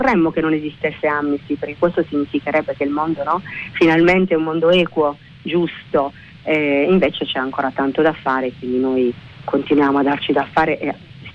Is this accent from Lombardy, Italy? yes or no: no; Sardinia, Italy; now in Pisa, Italy; io sono sarda di origine, ma insomma vivo a Pisa da tanti anni